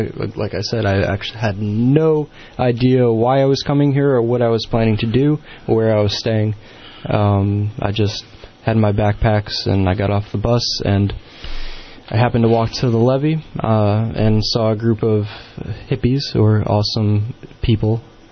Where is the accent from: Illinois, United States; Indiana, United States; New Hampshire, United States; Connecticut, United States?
Connecticut, United States; now in Santa Cruz, United States; I'm from Connecticut.